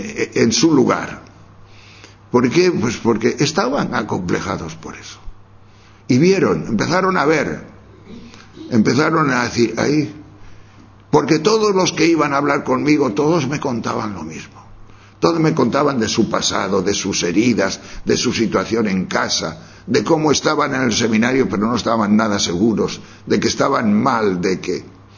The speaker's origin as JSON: {"language": "Spanish", "town": "Tejerina", "region": "Castile and León", "country": "Spain", "tie": "born or raised there", "said": "La niñez de mi pueblo en Tejerina, que yo soy un pueblo de León, Tejerina, pues no había sido así, yo no tenía esos problemas."}